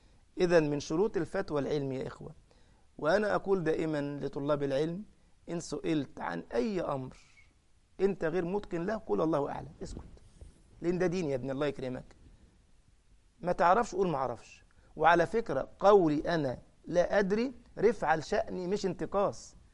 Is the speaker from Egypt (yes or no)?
yes; Egypt; زي بلغه الجماعه الفلاحين عندنا في مصر تقول لك ياما